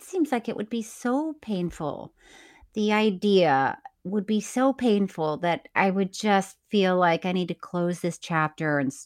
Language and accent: English; Florida, United States; I'm from Florida. I don't know if you know that.